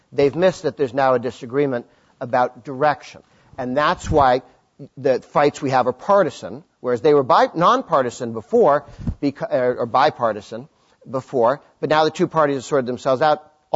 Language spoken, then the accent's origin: English; Massachusetts, United States; Ted Kennedy, his nemesis from my home state of Massachusetts, would say, I want the government to get very much bigger.